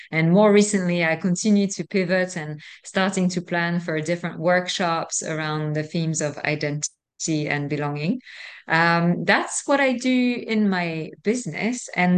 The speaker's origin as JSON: {"language": "English", "country": "France", "tie": "born or raised there", "also_born_or_lived": "Norway / United States / United Kingdom / China", "moved": "yes", "lives_now": "Dubai, United Arab Emirates", "said": "I'm originally from France. I was born and raised in France. I left about 14 years ago now, and I've lived in Norway, in the US, in the UK, in China, in Australia, then back to the UK. And now, 4 weeks ago, I moved to Dubai in the UAE."}